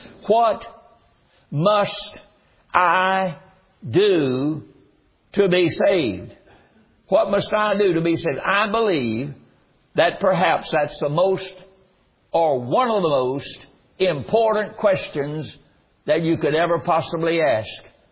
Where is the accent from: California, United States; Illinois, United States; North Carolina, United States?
North Carolina, United States; But I was raised in North Carolina, and there was a man that lived up on the block from where we lived